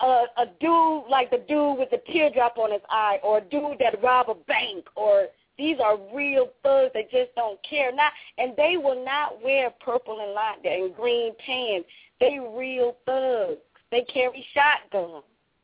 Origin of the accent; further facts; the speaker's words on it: Detroit, Michigan, United States; No, I'm from Detroit.